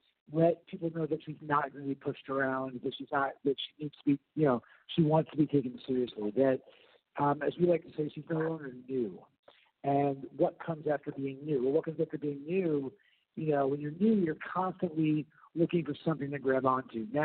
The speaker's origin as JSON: {"language": "English", "town": "New York City", "region": "New York", "country": "United States", "said": "I'm a New Yorker, first and foremost, and I love shooting in New York."}